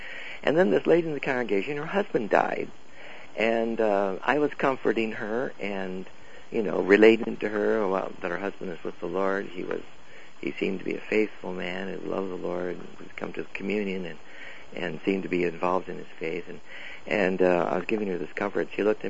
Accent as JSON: {"language": "English", "country": "United States", "said": "I may be a little bit rebellious because I'm an American, and that's the way Americans are."}